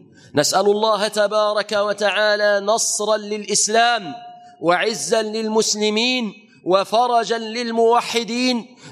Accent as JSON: {"language": "Arabic", "country": "Egypt", "said": "اللهم احفظ بلادنا مصر بالإسلام"}